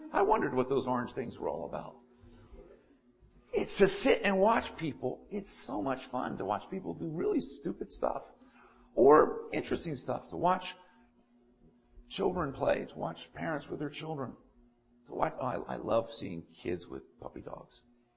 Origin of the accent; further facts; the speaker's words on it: Pennsylvania, United States; Where I grew up on the Delaware Canal, there are, right by my grandparents' home, there are some old stone work from what was once a little bridge over a creek.